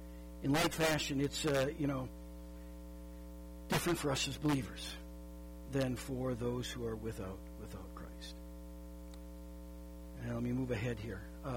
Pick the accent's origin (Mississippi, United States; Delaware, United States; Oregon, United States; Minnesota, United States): Minnesota, United States; Ortonville; My hometown newspaper growing up is called the Ortonville Independent. Now, the name of the town itself tells you, I mean, you can just imagine what kind of a town Ortonville would be, okay?